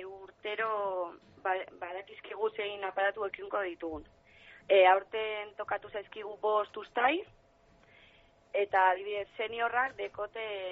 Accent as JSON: {"language": "Basque", "town": "Vitoria-Gasteiz", "region": "Basque Country", "country": "Spain", "said": "Jo, banilen Gasteizkoa nintzen"}